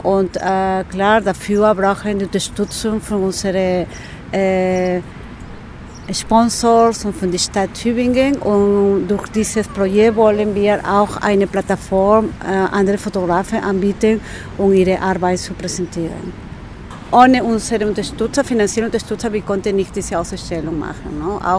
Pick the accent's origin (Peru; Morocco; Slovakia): Peru; German is a second language; also born or lived in Spain; now in United States; Ich komme aus Peru. Und ich war in Spanien 5 Jahre gelebt, in den USA hier.